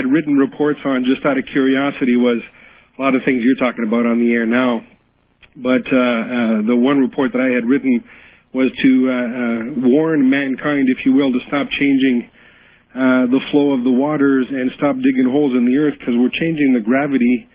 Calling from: Niagara Falls, New York, United States; I'm calling you from Niagara Falls, listening to WNED in Buffalo.

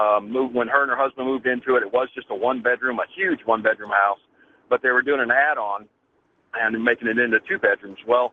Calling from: Tulsa, Oklahoma, United States; I'm calling from Tulsa, KFKQ.

